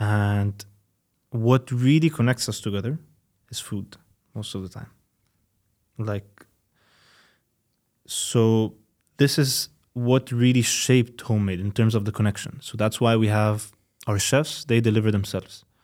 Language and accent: English; Egypt; English is a second language; especially that I came from Egypt, so I know like the food.